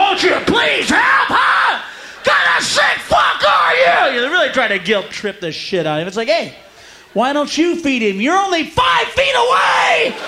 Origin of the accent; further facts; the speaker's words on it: United States; Well, I don't want to seem cruel, you know, but I'm an American, you know?